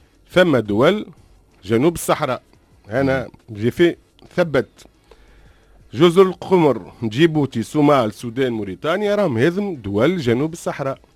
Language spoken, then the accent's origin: Arabic; Tunisia; انا عمري 52 سنه، اول مره نحشم اللي انا تونسي